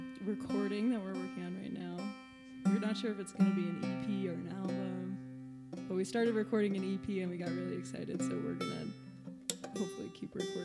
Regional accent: Seattle, Washington, United States; No, we're from the separate Washingtons. I'm from Washington State in Seattle.

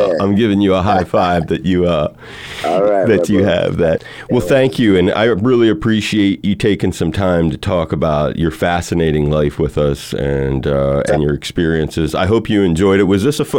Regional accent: Wilmington, Delaware, United States; So I grew up in Wilmington, Delaware.

